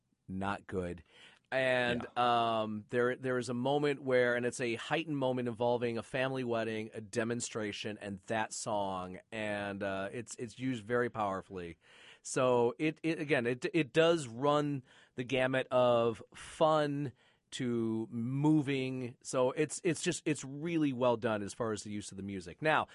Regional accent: Flint, Michigan, United States; I grew up in Flint, Michigan.

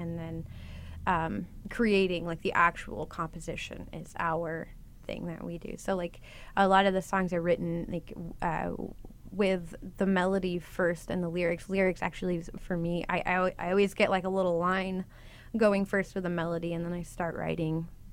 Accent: Plainfield, Indiana, United States; I grew up in Plainfield, Indiana.

